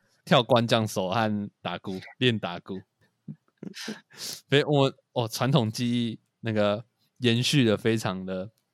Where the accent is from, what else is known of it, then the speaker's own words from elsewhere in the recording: Luzhou, New Taipei, Taiwan; 我也很希望我哪一天也可以唱属于自己故乡的歌啊，就是这个区的歌，像泸州。